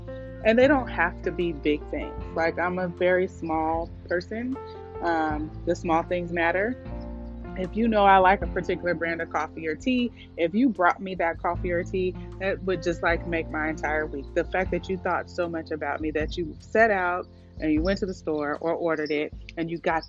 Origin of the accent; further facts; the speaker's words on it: Oakland, California, United States; I grew up in Oakland and we always had a porch